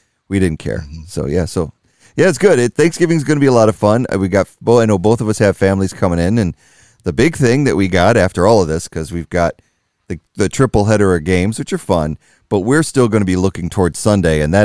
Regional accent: Detroit, Michigan, United States; I grew up in Detroit, so I know how much of a laughing stock they were.

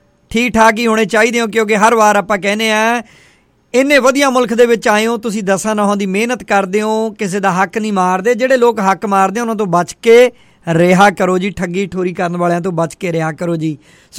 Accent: Punjab, India; moved away; ਕਿਉਂਕਿ ਆਪਾਂ ਉੱਥੋਂ ਮੈਂ ਪੰਜਾਬ ਤੋਂ ਬਿਲੋਂਗ ਕਰਦਾ ਜੀ

